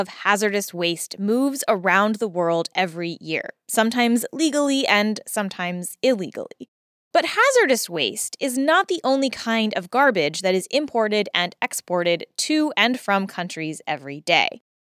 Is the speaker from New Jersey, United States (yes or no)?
yes; New Jersey, United States; she was hanging out on the shores of my home state, New Jersey.